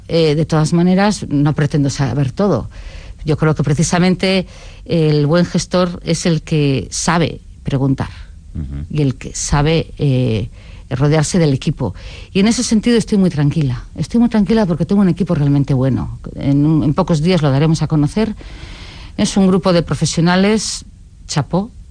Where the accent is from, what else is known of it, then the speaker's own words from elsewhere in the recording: Basque Country, Spain; porque somos simplemente vascos y vamos al mundo como vascos. Y eso es lo que nos define, y no necesitamos adjetivos, es nuestro sustantivo, somos vascos.